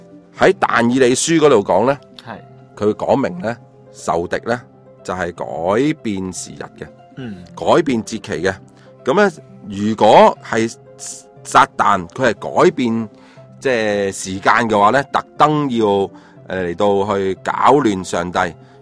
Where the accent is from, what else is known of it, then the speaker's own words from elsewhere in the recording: China; 不过佢哋嗰个时间嘅气候同我哋中国人嘅时间就系唔同啦